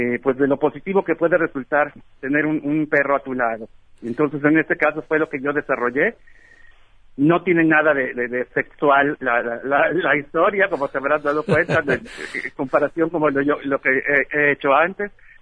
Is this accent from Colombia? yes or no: no; Mérida, Yucatán, Mexico; al regresar a mi tierra, a Mérida, Yucatán, pues me vi en la necesidad de ya de ejercer ese conocimiento de otra manera